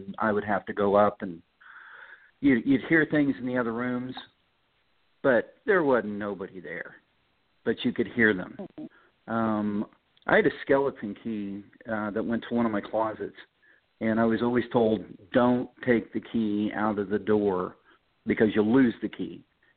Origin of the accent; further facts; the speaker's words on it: Louisville, Indiana, United States; Well, I grew up in Louisville, Indiana, and it's just south of Newcastle. It's halfway in between Dayton and Indianapolis off of I-70.